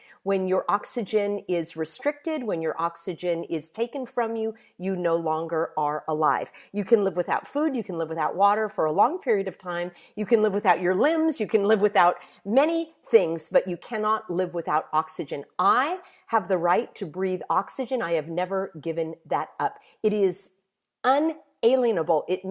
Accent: United States; Because I am an American.

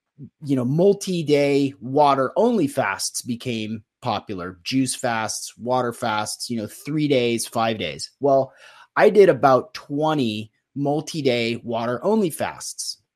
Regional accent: Seattle, Washington, United States; born and raised in Seattle

